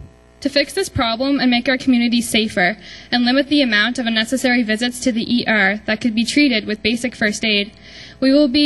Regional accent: Canada; I'm from Canada.

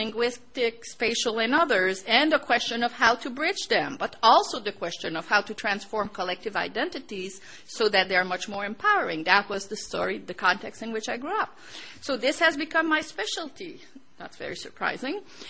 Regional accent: Gatineau, Quebec, Canada; I grew up in Quebec, or in Hall, or what is now called Gatineau, which is just at the line between Ottawa and Quebec, and between Ontario and Quebec.

